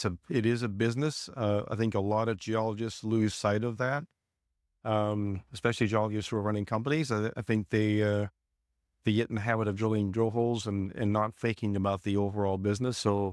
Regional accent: Alaska, United States; also born or lived in Belgium / Canada; I was born in Belgium, hence the long Dutch name. We immigrated to Canada when I was about 5 and then moved to Alaska when I was about 11. So I grew up in Alaska. That's what I call home.

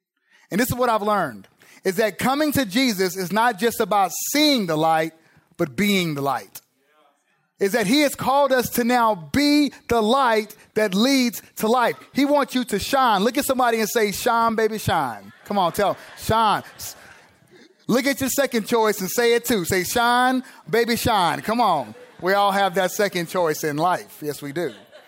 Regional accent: California, United States; also born or lived in Dallas; so I was born in Dallas, so I've always been a Cowboys fan, but I grew up in the Bay Area, California.

